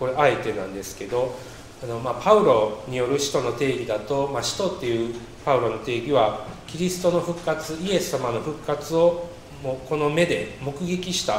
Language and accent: Japanese; Fukuchiyama, Kyoto, Japan; 私の地元は京都府の福知山って、丹波っていう国なんですけど、日本一有名な裏切り者である明智光秀に本当に縁がある町なんですね。